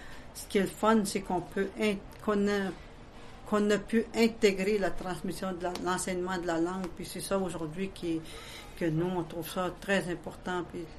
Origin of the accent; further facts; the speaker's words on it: Kitcisakik, Quebec, Canada; Je viens de Kitsagik.